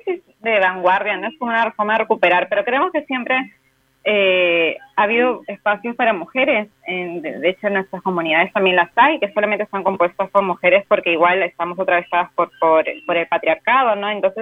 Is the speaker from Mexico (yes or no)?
no; Peru; Bueno, yo soy de Perú